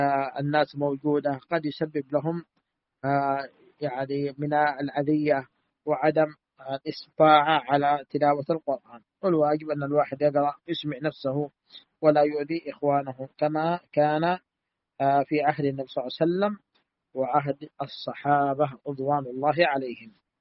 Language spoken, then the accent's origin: Arabic; Saudi Arabia; بلادنا المملكة العربية السعودية